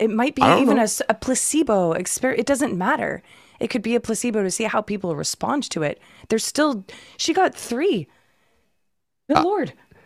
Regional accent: Massachusetts, United States; now in California, United States; in California, but I'm from Massachusetts originally.

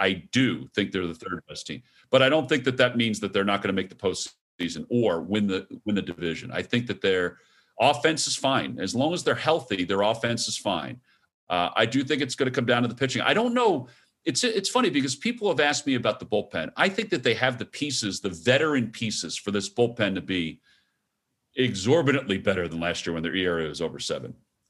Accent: New Jersey, United States; because of where I grew up in Jersey

